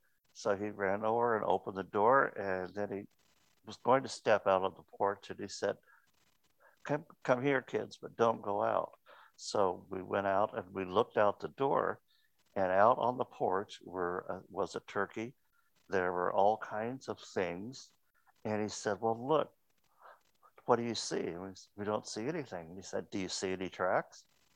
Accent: Kansas, United States; As Bill said, we grew up in Kansas.

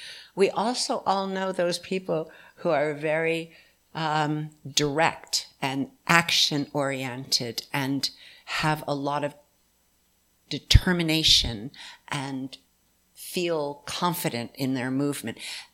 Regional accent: Hot Springs, Arkansas, United States; I come from Hot Springs, for some of you who don't know me.

